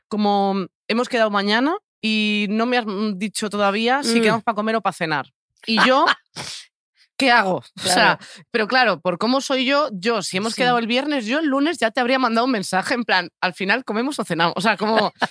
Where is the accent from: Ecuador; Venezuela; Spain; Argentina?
Spain; Galicia; porque soy gallega, supongo, no sé.